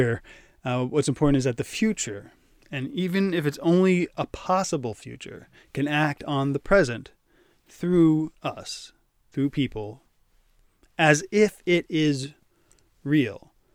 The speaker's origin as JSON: {"language": "English", "region": "New Jersey", "country": "United States", "tie": "born or raised there", "said": "Middle school, we actually called it junior high where I grew up in New Jersey, and it went from seventh to ninth grades."}